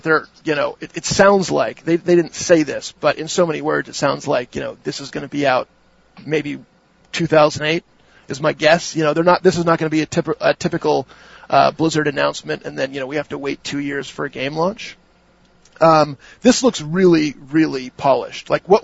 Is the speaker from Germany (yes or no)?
no; United States; as an American